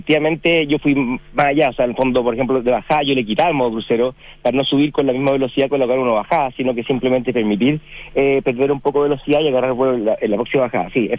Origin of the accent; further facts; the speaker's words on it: Chile; como buen chileno